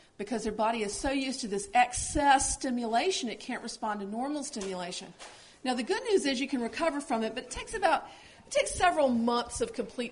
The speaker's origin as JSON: {"language": "English", "region": "North Carolina", "country": "United States", "said": "Now, we're from North Carolina, and if you've been following our bathroom debate in North Carolina"}